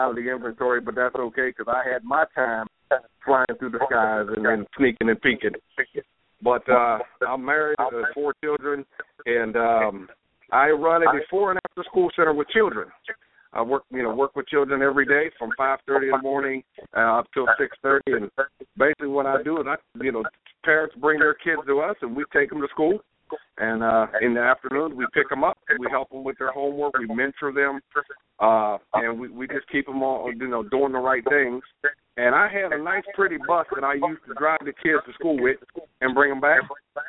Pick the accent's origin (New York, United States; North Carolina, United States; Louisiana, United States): North Carolina, United States; Hope Mills; But I'm from Hope Mills, North Carolina. I am also retired military.